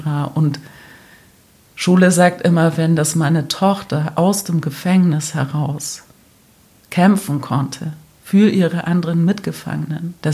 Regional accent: Germany; dass zumindest ich als Deutsche sage, okay, das ist verständlich

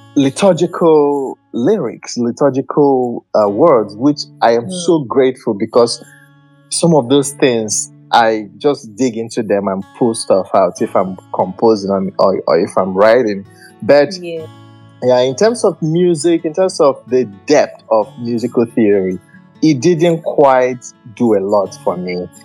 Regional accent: Nigeria; I grew up in Nigeria, there's 7 of us.

